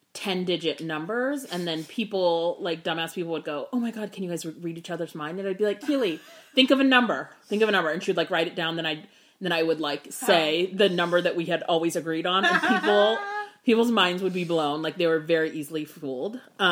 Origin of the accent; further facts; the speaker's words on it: Sacramento, California, United States; Okay, so I grew up in East Sacramento with my mom and my twin sister